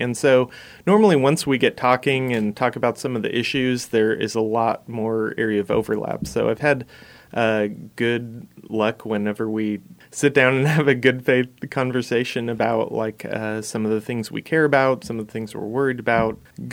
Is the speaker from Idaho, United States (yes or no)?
yes; Nampa, Idaho, United States; I'm from Nampa, Idaho, and I grew up in a very, religious and Republican family